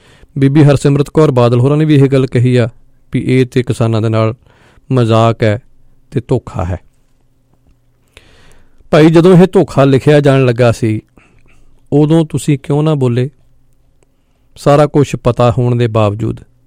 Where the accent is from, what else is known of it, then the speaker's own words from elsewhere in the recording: Punjab, India; ਕਿਉਂਕਿ ਮੈਂ ਖੁਦ ਦੁਆਬੇ ਤੋਂ ਹਾਂ, ਇਸ ਅੰਦੋਲਨ ਨੂੰ ਲੈ ਕੇ ਦੁਆਬੇ ਵਾਲੇ ਜਿਹੜੇ ਨੇ ਜੀ ਉਹ ਬਹੁਤ ਢਿੱਲੇ ਨੇ।